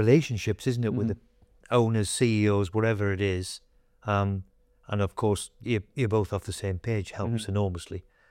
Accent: Newcastle, North East England, United Kingdom; I'm from Newcastle. So the thought of being able to manage Newcastle is every Geordie's dream, isn't it?

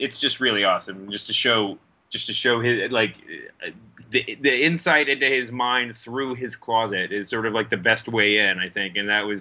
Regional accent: Louisville, Kentucky, United States; I grew up in Louisville watching, Jerry Lawler and the Jarrett's Memphis territory

